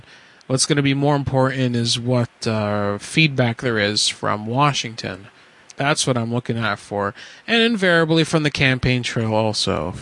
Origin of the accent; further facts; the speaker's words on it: India; I'm from India. Where'd I come from? Yeah. Man, I'm Bengali.